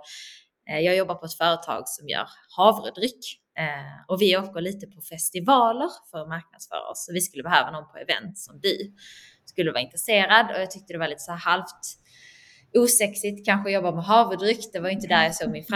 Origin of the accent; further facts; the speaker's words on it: Höganäs, Skåne, Sweden; accent: Scanian; also born or lived in Gothenburg; jag är faktiskt född i Göteborg, hör och häpna. Men jag flyttade väldigt tidigt ner till Höganäs där vi hade vårt sommarhus när jag var 7 år och kände mig utanför, så jag lärde mig skånska rätt så snabbt. Man kan väl ändå kalla mig skån.